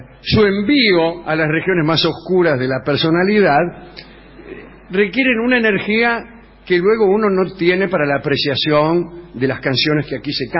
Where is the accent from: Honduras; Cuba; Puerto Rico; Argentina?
Argentina; Caseros, Buenos Aires Province; En mi pueblo, en Caseros, provincia de Buenos Aires